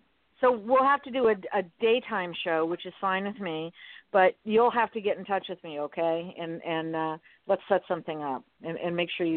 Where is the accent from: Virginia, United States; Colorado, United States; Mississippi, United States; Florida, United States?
Florida, United States; Miami; I grew up in Miami, so our paper was Miami News when it was still around, and the Miami Herald.